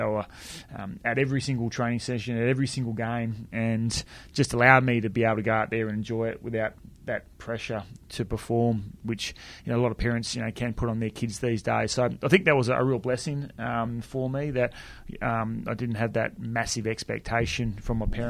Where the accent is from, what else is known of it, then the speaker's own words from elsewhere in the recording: Bassendean, Western Australia, Australia; growing up in Bassendean, I absolutely loved just all sports, really.